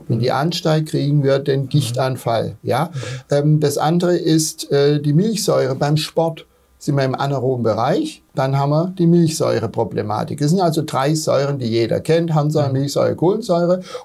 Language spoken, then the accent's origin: German; Pforzheim, Baden-Württemberg, Germany; gerade wir kommen ja aus Pforzheim, froh drum.